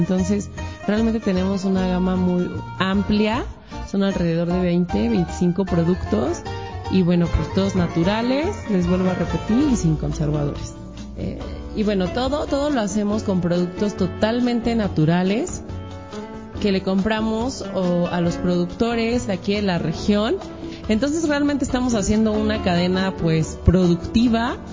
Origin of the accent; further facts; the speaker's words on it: Mexico; como mujeres, como jóvenes, como mexicanos, a consumir todo lo de nuestro